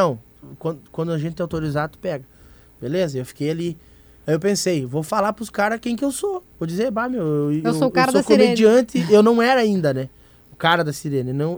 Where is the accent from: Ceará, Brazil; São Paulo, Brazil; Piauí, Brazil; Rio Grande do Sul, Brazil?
Rio Grande do Sul, Brazil; Porto Alegre; accent: Porto Alegre; o sotaque de Porto, né?